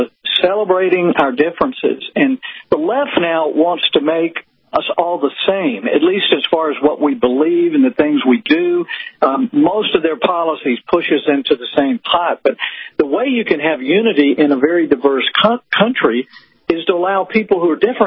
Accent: South Carolina, United States; I mean, she's from upstate New York, and I'm from South Carolina.

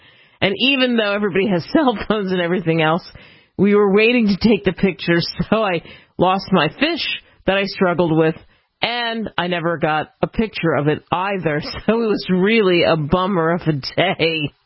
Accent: Idaho, United States; We are from Idaho.

